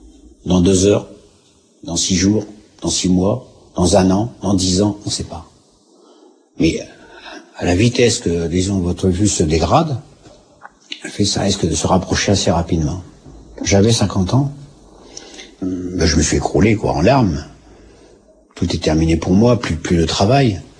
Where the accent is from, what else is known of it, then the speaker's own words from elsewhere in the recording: Hauts-de-France, France; Je suis pas du Midi. Je suis originaire de la Picardie, à quelques kilomètres d'Amiens, petit village de 2300 habitants.